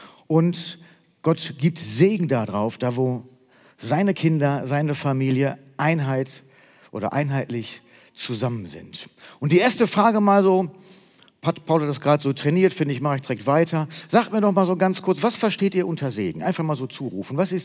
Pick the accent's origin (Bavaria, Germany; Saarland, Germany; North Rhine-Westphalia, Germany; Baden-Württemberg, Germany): North Rhine-Westphalia, Germany; ich sage ja nicht, ich bin Nordrhein-Westfaler, wenn ich irgendwo hinfahre. Ich sage, ich bin Deutscher.